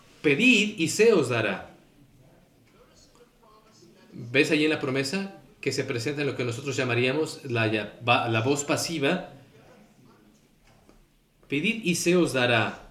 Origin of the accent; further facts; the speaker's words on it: Southern United States, United States; Spanish is a second language; Yo vengo de Estados Unidos del Sur y tenemos una convención allí, lingüística